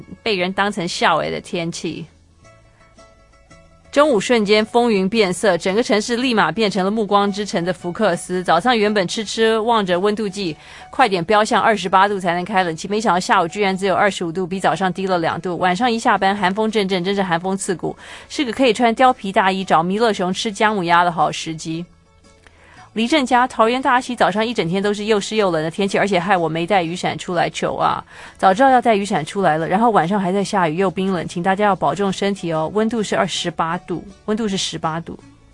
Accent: Xiamen, Fujian, China; now in Taiwan; 我是来自大陆厦门来淡江大学念书的哦。

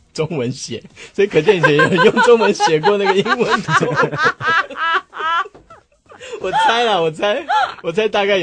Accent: Taiwan; 我是台湾人啊，我是中华民国的。

